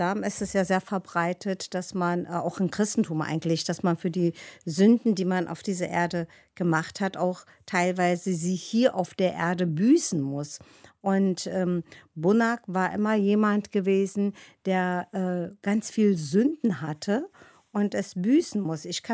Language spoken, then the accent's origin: German; Sivas, Turkey; Doch, ich erinnere mich auch an meine Kindheit bei uns im Dorf.